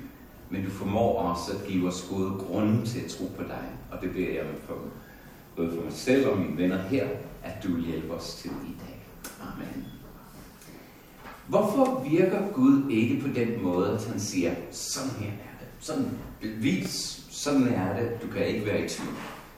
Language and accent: Danish; Sri Lanka; Jeg voksede op på Sri Lanka og spillede cricket med muslimer, buddhister og hinduer.